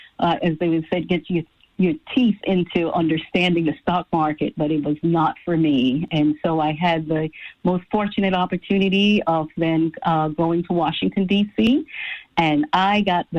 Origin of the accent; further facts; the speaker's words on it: Belize; moved away as an adult; now in United States; I was born in Belize, Central America, and just had the fortunate time of spending some time there in the last couple of weeks. So grew up in Belize all the way through high school and then came to the United States to attend college.